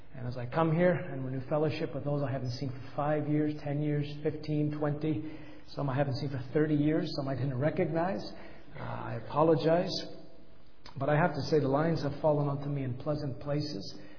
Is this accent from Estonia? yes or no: no; Canada; also born or lived in Banbridge, Northern Ireland; now in United States; I was born in Banbridge, I grew up in Canada